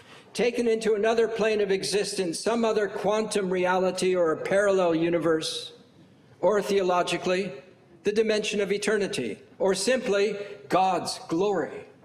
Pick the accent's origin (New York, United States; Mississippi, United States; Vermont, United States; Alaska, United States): Vermont, United States; I come from Vermont. It's different up there.